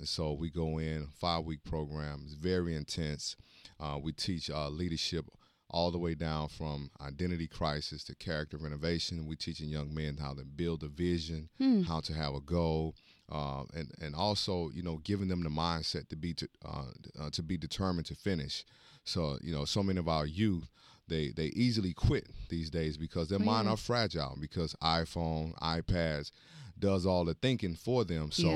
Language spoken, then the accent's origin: English; Mississippi, United States; now in Texas, United States; Originally, I'm born and raised in Mississippi. My parents divorced. That's how we got to Texas.